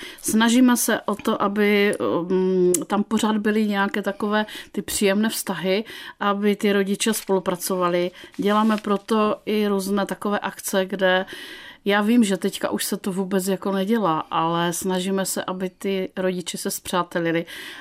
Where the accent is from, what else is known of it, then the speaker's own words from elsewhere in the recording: Dětmarovice, Moravian-Silesian Region, Czechia; A jelikož jsme byli z Dětmarovic, kde se muselo dojíždět